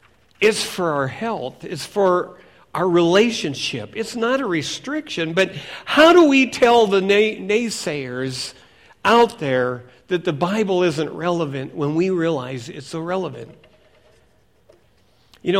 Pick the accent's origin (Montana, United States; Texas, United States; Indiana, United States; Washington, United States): Washington, United States; Seattle; Now, I grew up in Seattle, and in 1962, we had the Seattle World's Fair, and it was about the 21st century.